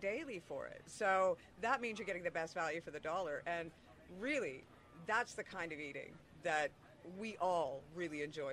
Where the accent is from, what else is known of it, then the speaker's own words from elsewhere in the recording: Canada; now in Spain; I know I'm from Canada. It does take me 25 hours to get here